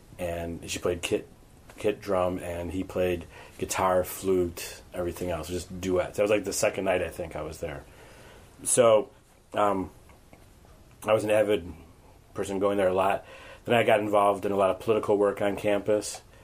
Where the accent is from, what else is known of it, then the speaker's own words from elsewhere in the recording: Cicero, Illinois, United States; I'm from Cicero, Illinois.